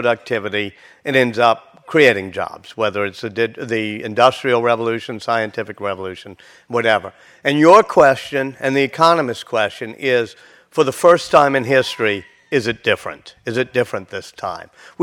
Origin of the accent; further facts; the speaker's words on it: Louisiana, United States; Even if you look at technology, whether you like it or not, I'm from Louisiana, I kind of like it